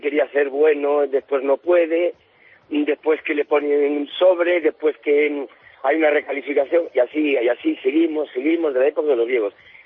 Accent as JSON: {"language": "Spanish", "region": "Galicia", "country": "Spain", "said": "y yo como soy gallego"}